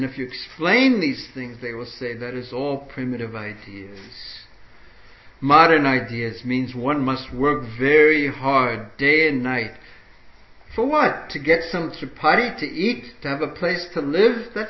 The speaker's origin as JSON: {"language": "English", "region": "New York", "country": "United States", "tie": "born or raised there", "said": "even when I was growing up in New York, which is so famous for crime and so many things that are happening, but we never would lock our door at night."}